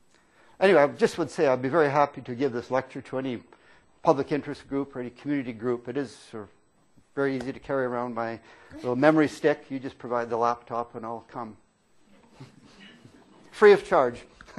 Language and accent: English; Alberta, Canada; I grew up in Alberta.